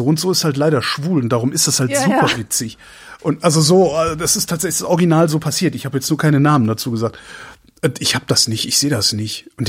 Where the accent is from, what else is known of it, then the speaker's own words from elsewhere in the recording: Cologne, North Rhine-Westphalia, Germany; now in Berlin, Germany; Ich bin halt als Kölner bin ich es gewohnt